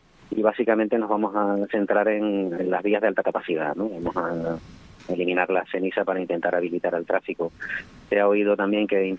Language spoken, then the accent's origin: Spanish; Canary Islands, Spain; somos todos canarios